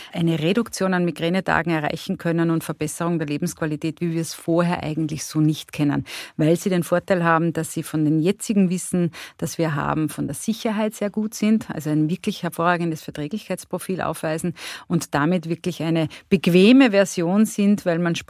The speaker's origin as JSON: {"language": "German", "region": "Carinthia", "country": "Austria", "said": "Ich komme aus Kärnten"}